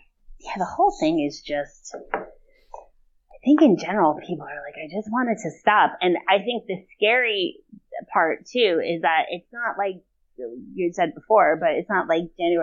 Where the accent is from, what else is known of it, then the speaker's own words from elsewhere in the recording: New Jersey, United States; You know, I'm from North Jersey, and I remember my older cousins would sit around the table